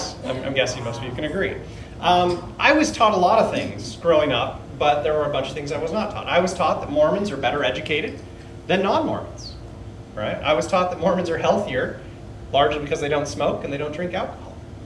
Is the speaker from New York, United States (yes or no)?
no; Utah, United States; So I'm from Utah originally. Not surprisingly, I study Mormonism. I used to be Mormon, right?